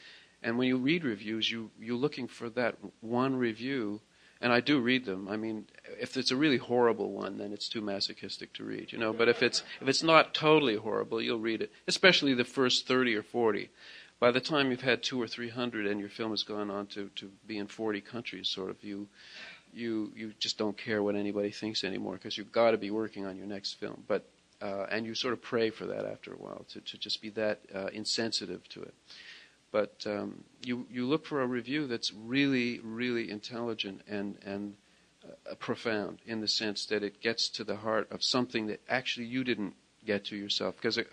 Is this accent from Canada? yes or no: yes; Toronto, Ontario, Canada; And across the street, where I grew up in Toronto, there was a big Italian population because it was a sort of an immigrant section of town.